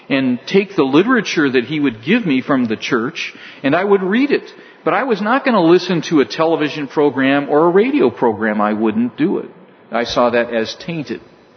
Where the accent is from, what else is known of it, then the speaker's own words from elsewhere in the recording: California, United States; Now for me, I grew up in California